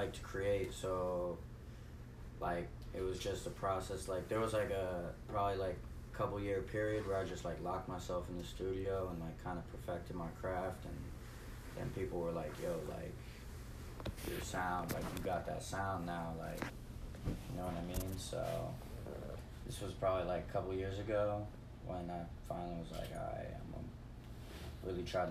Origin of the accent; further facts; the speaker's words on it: Midwest, United States; now in Florida, United States; I grew up in the Midwest, like Chicago, Indianapolis